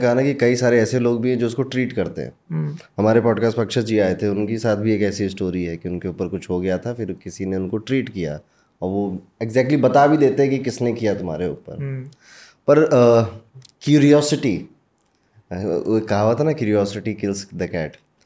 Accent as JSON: {"language": "Hindi", "town": "Basti", "region": "Uttar Pradesh", "country": "India", "said": "मेरा जैसे गांव है ना, गोरखपुर के पास एक बस्ती जिला है, उसमें मेरा गांव है"}